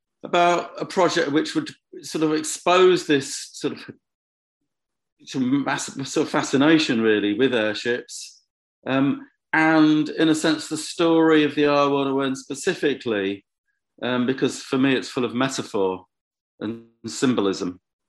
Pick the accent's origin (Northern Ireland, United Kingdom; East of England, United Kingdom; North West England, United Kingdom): East of England, United Kingdom; Bedford; that was the first time I'd made work in Bedford, my hometown.